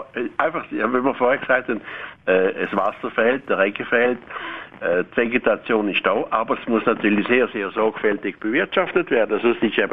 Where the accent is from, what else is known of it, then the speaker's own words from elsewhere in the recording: St. Gallen, Switzerland; also born or lived in Mozambique; Ja, ich bin aufgewachsen in St. Gallen, aber eigentlich bin ich geboren in Mosambik. Aber ich habe meine Jugend in St. Gallen verbracht, vom 7. Jahr an.